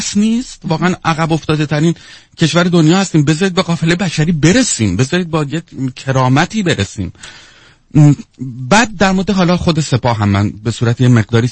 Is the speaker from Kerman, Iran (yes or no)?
no; Tehran, Tehran Province, Iran; من تش با ته دسته داره، یعنی از خانواده‌های قدیمی تهران هستم، در هیچ طرفم هیچ نسبتی نه با کردی نه تو با ترکی، هیچ کسی ندارم.